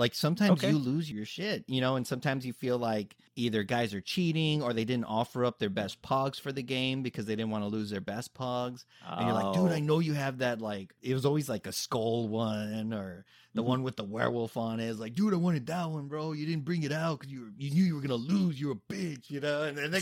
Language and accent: English; San Antonio, Texas, United States; Bro, I'm a Southsider from San Antonio.